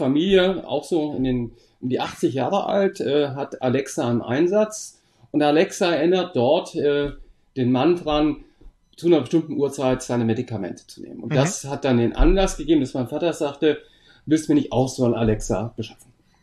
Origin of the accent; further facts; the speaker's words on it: Hesse, Germany; accent: Hessian; Das mag an meinem hessischen Dialekt liegen